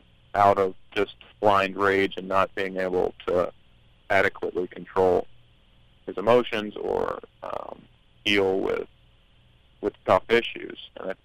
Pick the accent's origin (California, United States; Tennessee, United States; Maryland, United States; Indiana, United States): Maryland, United States; Chestertown; people getting priced out of homes the way they are in my hometown of Chestertown or in many small communities, say Rock Hall or, you know, St. Michael's in Oxford. My family's all from Oxford